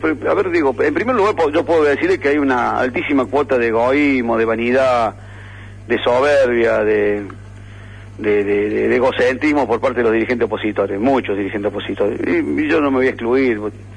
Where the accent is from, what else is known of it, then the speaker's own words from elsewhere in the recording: Argentina; somos así los argentinos.